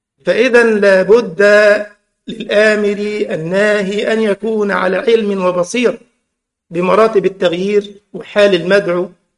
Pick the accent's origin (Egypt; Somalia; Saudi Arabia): Egypt; ده جه يا عيني برضه صاحبنا واحد تاني عندنا في مصر برضه